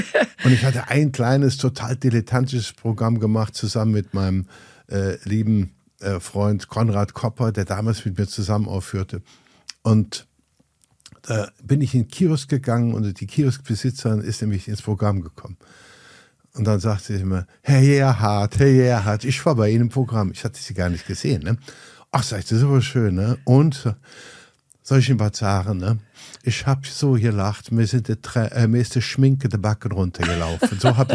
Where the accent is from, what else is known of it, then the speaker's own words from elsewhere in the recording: Cologne, North Rhine-Westphalia, Germany; ich bin ja in Köln geboren. Mein Vater ist in Köln geboren. Mein Großvater war, der war noch Dame Eberplatz in der Gegend. Und ich hänge, ich bin richtiger Kölner.